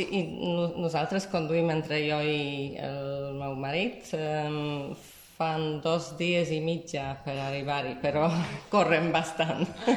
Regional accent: Warsaw, Masovian Voivodeship, Poland; Catalan is a second language; now in Spain; Soc de Varsovia, de la capital.

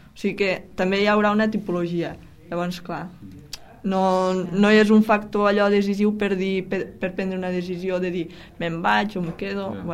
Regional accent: Falset, Catalonia, Spain; I els dius, soc de Falset, ah, pues és que parleu com els de Lleida

